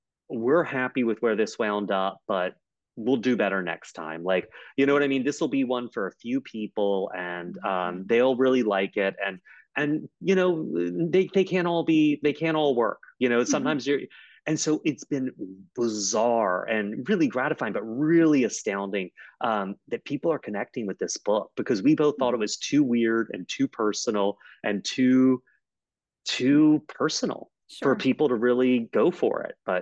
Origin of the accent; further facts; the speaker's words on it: South Carolina, United States; See, I'm from South Carolina originally, so like snow sounds so exotic.